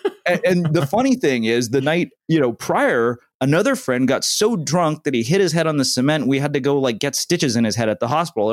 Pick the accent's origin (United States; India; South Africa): India; And, you know, I've always said my primary gripe with religion, particularly because we're Indian, is that it's time consuming, especially if you're Indian.